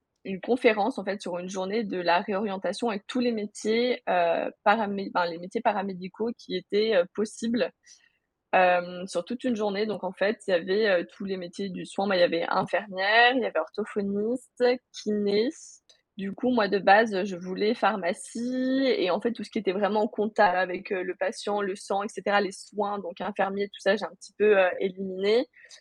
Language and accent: French; Lyon, Auvergne-Rhône-Alpes, France; Moi, j'étais de Lyon. J'ai été amenée à me déplacer à Montpellier pour mes études pendant 3 ans